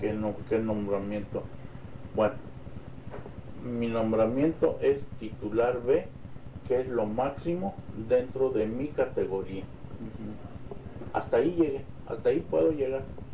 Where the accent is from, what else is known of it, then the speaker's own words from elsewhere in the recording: Mexico; moved away; cuando yo me vine de México